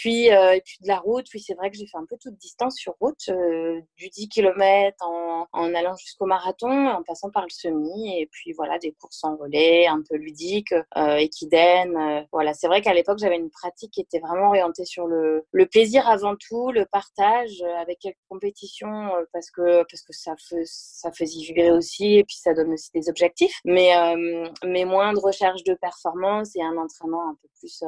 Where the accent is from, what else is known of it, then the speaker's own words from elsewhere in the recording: Le Mans, Pays de la Loire, France; moved away as an adult; also born or lived in Toulouse; now in Uzès, France; J'habite dans le Gard à Uzès, plus particulièrement. Je suis mancelle, puisque je suis née au Mans, en Sarthe, où j'ai vécu jusqu'à mes 18 ans.